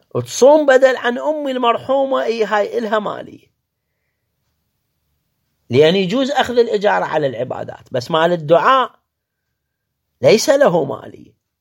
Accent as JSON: {"language": "Arabic", "country": "Iraq", "said": "عندنا بالعراق، بالعراق $100 يسموها ورقة"}